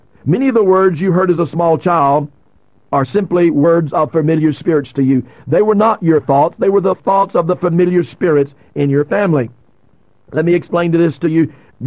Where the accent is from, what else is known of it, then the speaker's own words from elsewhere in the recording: Louisiana, United States; I was raised up in North Louisiana, and so we would sweep up pine straw and make rooms